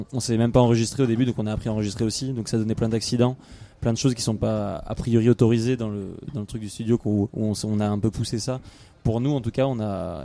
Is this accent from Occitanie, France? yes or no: yes; Toulouse, Occitanie, France; c'est normal que c'est un truc nous on est habitué parce qu'on vient de Toulouse